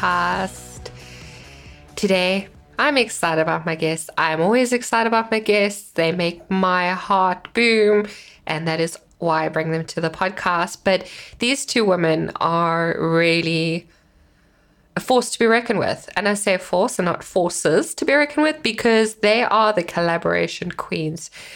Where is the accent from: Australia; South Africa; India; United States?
South Africa; as a South African, you know, it's very big in South Africa